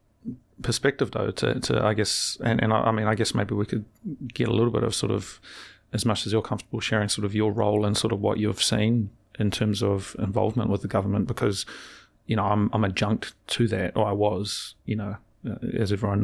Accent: New Zealand; and I say we as sort of the royal we of New Zealand, but as a New Zealander, and I think it's important to understand, you know, I do have a relation to the land and to the people

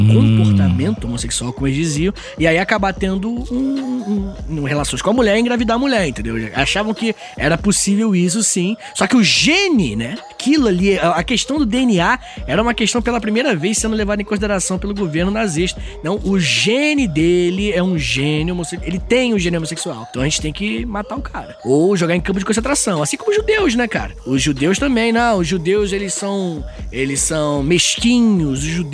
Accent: Brazil; A gente entende muito bem disso, que a gente é brasileiro, senhor.

